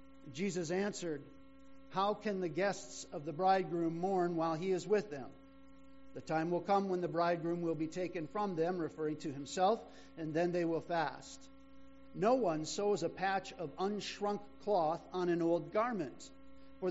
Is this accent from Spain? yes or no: no; Niagara, Ontario, Canada; I grew up in Niagara, a little ways away from here